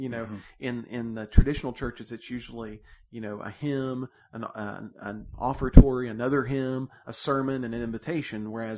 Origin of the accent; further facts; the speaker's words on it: Southern United States, United States; accent: Southern; Very similar. However, I'm not from Pennsylvania. I've got the Southern accent, if you can't already tell.